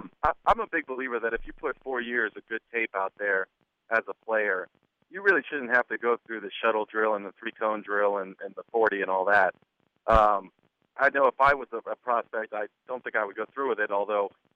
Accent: Maryland, United States; also born or lived in Chicago; I'm from Maryland, so I was home for the holidays for about 5 days

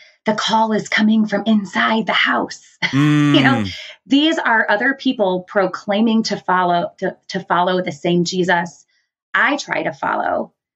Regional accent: Wheaton, Illinois, United States; And growing up there, I grew up in a super loving family, was conservative in a lot of ways, but I grew up in the United Church of Christ, which has a history of being relatively progressive. And so it was like a little pocket of Christianity within Wheaton

